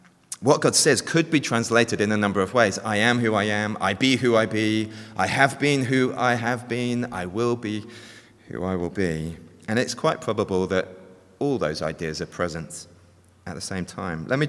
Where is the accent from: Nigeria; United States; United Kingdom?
United Kingdom; England; now in Australia; I'm an English immigrant to Australia, so I'm reserved and proud and deeply suspicious of authority.